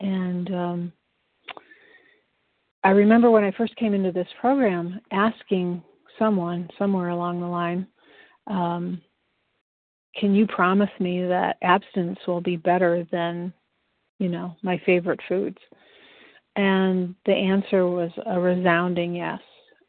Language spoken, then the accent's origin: English; Chicago, Illinois, United States; from Chicago, a compulsive overeater, abstinent today by the grace of God and the fellowship of this program.